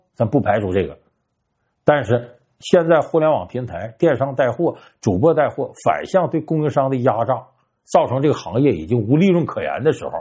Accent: Harbin, Heilongjiang, China; 你比方说前不久我的老家哈尔滨居然出现了8块钱一碗的兰州牛肉拉面

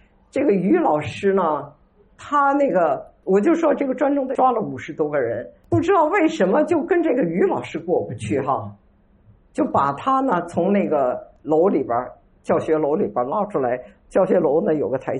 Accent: Huaibei, Anhui, China; 我家老家淮北，就是安徽的淮北

